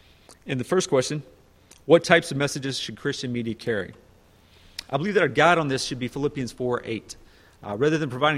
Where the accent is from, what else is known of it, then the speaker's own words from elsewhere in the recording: Texas, United States; See, I'm from Texas. I can't pronounce these fancy words there.